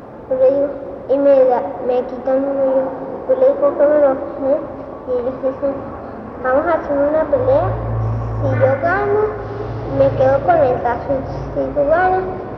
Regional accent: Caracas, Capital District, Venezuela; born there; Mis hermanos y yo somos los únicos que nacimos en Caracas, porque casi toda mi familia nació en Argentina

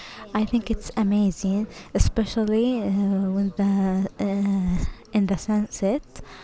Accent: Riyadh, Riyadh Province, Saudi Arabia; English is a second language; I came from Saudi Arabia, from Riyadh. My city has a lot of restaurant and shop store, and we have some of and we have some park.

